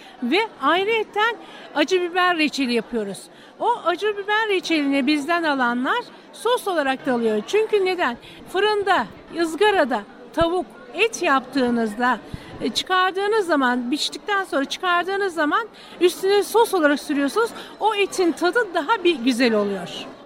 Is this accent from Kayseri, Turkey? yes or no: no; Bademler, İzmir, Turkey; Bademler Köyü'nden yaşamaktan çok mutluyum. Çok temiz bir köy. Ben oraya gelin 24-25 senelik gelinliğim oranın. Ama Bademlerliyim.